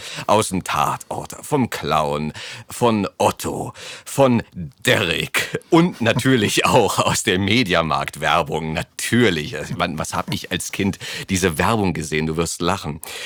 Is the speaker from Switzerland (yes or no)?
no; Germany; Wir sind so als Deutsche so daran gewöhnt, dass alles für uns geregelt wird